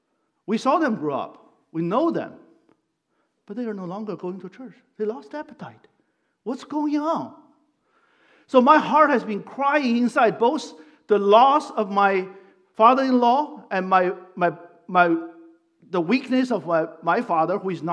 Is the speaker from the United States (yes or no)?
no; China; You know, growing up in China, and I know how to eat the chicken head.